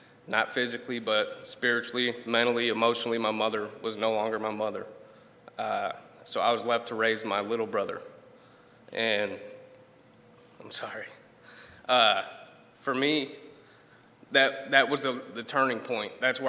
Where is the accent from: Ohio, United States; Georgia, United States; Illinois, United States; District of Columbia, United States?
Ohio, United States; Port Clinton; A little bit about myself. I was born and raised in Ohio, Port Clinton, Ohio, up by Cedar Point.